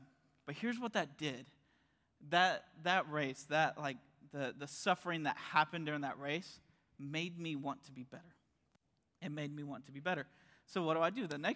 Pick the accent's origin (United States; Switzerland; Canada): United States; Stillwater, Oklahoma; And so I grew up in Stillwater.